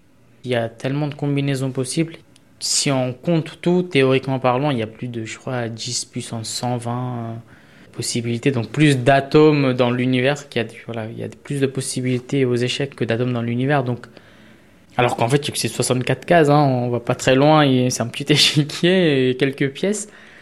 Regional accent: Bangladesh; moi, je suis originaire du Bangladesh, donc c'est là-bas que tout a commencé.

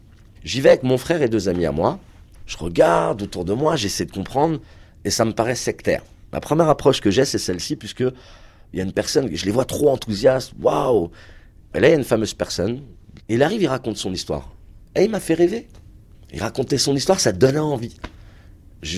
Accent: Stains, Île-de-France, France; Ils sont arrivés en France dans les années 74. Et on a grandi à Stein, petite ville du 93.

